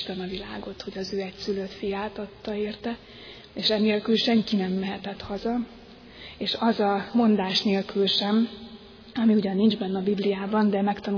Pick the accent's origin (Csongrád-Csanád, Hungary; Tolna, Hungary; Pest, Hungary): Tolna, Hungary; Nagydorog; Egy Tolna megyei faluból származom, Nagydorog községről